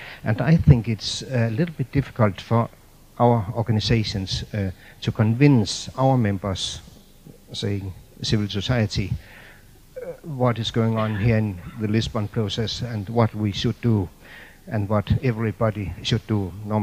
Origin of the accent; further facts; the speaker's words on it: Denmark; English is a second language; We are few people from the Nordic countries, and we know how our public opinion is divided when we talk about EC.